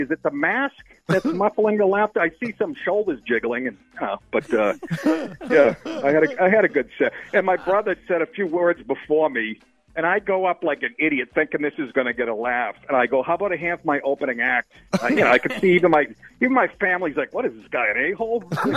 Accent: Massachusetts, United States; This town reminds me of when I grew up in North Shore of Massachusetts, and it's like the 70s.

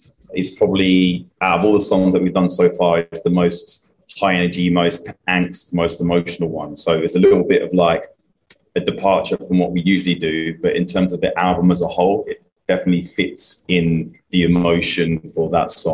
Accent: Peterborough, East of England, United Kingdom; moved away as an adult; also born or lived in Australia; now in Los Angeles, United States; I was born in England in a city called Peterborough. I was there for 28 years and then moved to Australia. I was there for 16 years.

